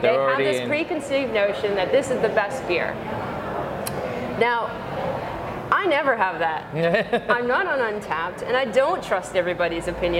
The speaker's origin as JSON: {"language": "English", "region": "New England", "country": "United States", "said": "I'm from New England, so yeah."}